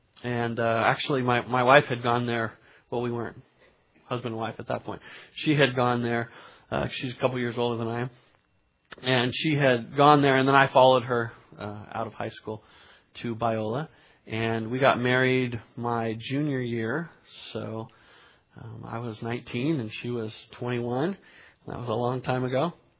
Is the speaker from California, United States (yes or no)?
yes; Carpinteria, California, United States; also born or lived in Champaign-Urbana, Illinois / Goleta, California; I was born in Champaign-Urbana, Illinois, and I only spent a few years there. My parents came out to Goleta, which is just north of Santa Barbara in California, and then we moved south to Carpinteria, and there I was about 4 or 5 years old.